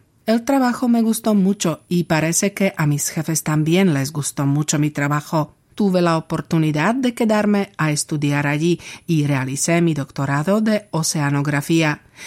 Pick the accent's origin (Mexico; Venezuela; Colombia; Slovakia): Slovakia; Želiezovce, Nitra Region; Spanish is a second language; cerca de mi pueblo natal, Želiezovce, comenzaron a construir la central nuclear de Mochovce